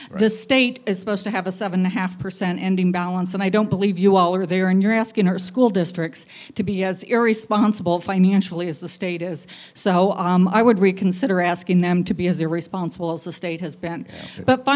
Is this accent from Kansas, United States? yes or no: yes; Shawnee, Kansas, United States; I'm from Shawnee, Kansas.